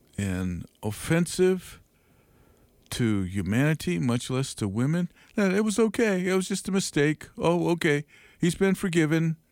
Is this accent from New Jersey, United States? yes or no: no; Oklahoma, United States; born there; That's just kind of stuff that makes me ashamed to say I was born there in Oklahoma.